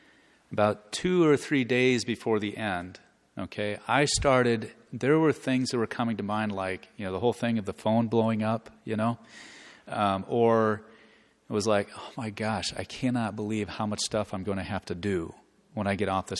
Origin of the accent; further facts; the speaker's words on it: Lincoln, Nebraska, United States; Holy Father, I'm a priest from Lincoln, Nebraska.